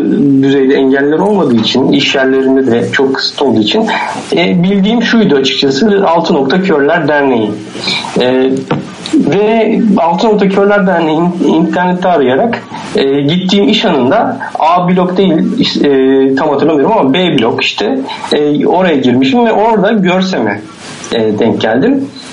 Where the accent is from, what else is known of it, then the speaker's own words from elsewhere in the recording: Edirne, Turkey; born there; now in İzmit, Turkey; Ben Edirne doğumluyum, 1981. Babam taksi şoförü, annem ev hanımı.